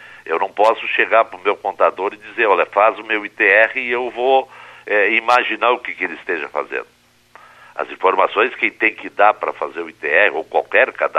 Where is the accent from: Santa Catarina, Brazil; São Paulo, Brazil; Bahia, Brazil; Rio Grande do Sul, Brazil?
Rio Grande do Sul, Brazil; Rosário do Sul; eu sou da região da Campanha, Rosário do Sul, um termo nosso